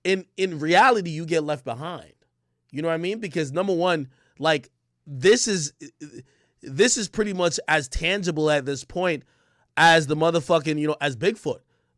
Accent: Jamaica; born there; I was born in Jamaica, you know what I mean, which is Jamaica's a colony of, you know, the UK.

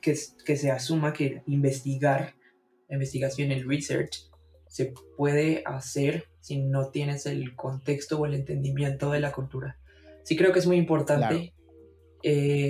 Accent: Cundinamarca, Colombia; now in Mexico City, Mexico; yo en realidad no soy de Bogotá. Okay. Yo soy de un pueblo cerca de Bogotá, pero yo viví en Bogotá 7 años, y el próximo año ya cumplo 8 años acá.

